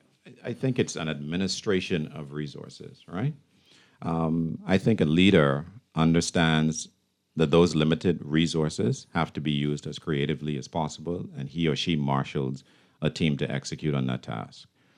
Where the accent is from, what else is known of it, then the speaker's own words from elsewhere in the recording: Bahamas; being in the Bahamas, living in the Bahamas, born and raised in the Bahamas, how so few of our departments, ministries, we can say are managed or led effectively.